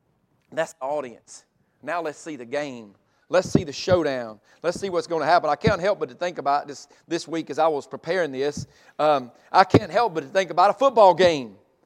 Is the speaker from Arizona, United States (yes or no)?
no; Mississippi, United States; Me growing up in Mississippi, the Egg Bowl was always a big rivalry.